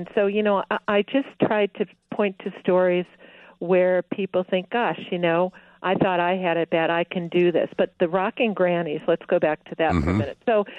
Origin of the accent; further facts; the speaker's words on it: Oak Park, Illinois, United States; you have to add that I'm a Chicagoan. Of course. You know, I am from Oak Park.